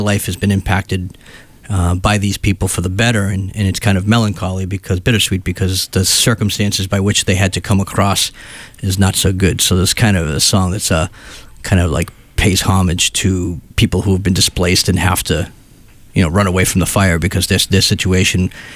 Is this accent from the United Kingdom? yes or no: no; Chelsea, Massachusetts, United States; And I'm from Chelsea